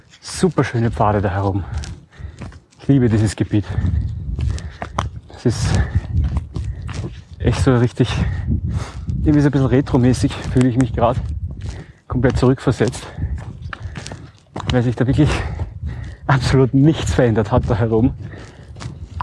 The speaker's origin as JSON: {"language": "German", "country": "Austria", "said": "Zwischendurch ein paar Kiefern oder Föhren, wie es bei uns in Österreich heißt."}